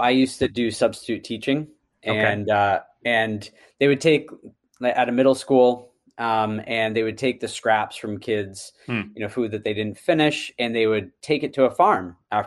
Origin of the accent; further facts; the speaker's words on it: New England, United States; I'm from New England and that's how people say it.